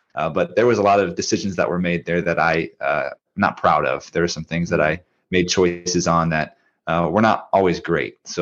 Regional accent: Minnesota, United States; And I was thinking, you know, I'm from Minnesota, like maybe it's Chicago, or, you know, maybe it's one of these regional cities.

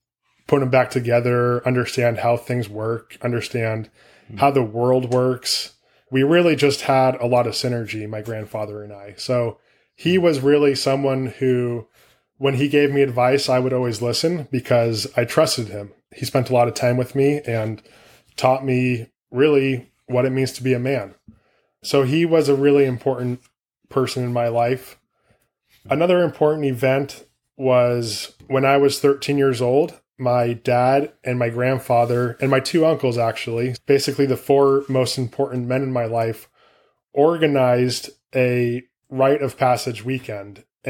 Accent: California, United States; Starting from the beginning, born and raised in the Bay Area of California, I have three brothers, no sisters.

